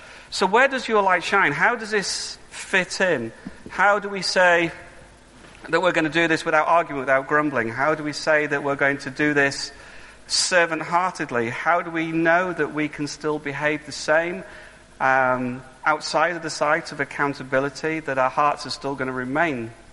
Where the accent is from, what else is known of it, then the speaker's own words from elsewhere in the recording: United Kingdom; because we're very British, we mustn't grumble.